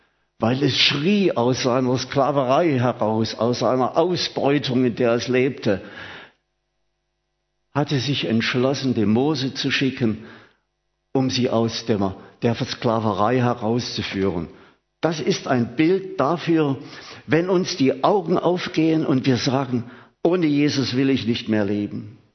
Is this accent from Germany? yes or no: yes; Germany; Ich bin noch im Dritten Reich aufgewachsen.